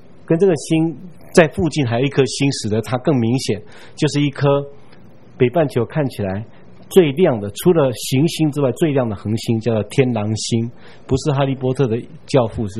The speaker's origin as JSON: {"language": "Chinese", "country": "Taiwan", "said": "我爸爸说我们台湾人称它叫 GB7"}